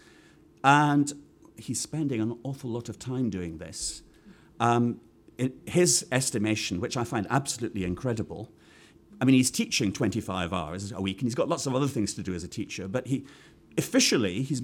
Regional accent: United Kingdom; So I come here from Britain.

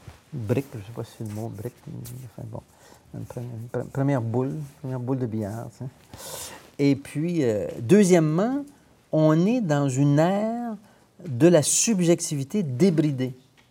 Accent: Quebec, Canada; On appelait ça le printemps érable chez nous au Québec.

